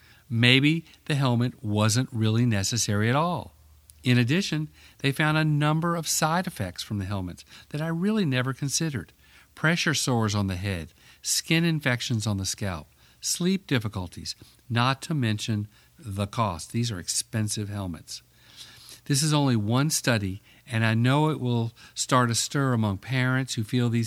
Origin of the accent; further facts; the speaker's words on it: Charlotte, North Carolina, United States; actually started with a group of neurosurgeons in my hometown, Charlotte.